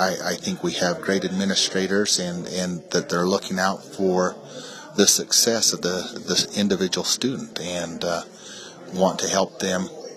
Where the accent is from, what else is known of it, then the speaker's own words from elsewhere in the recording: Cokeville, Wyoming, United States; I grew up in Cokeville, Wyoming, graduated from Cokeville in 1985.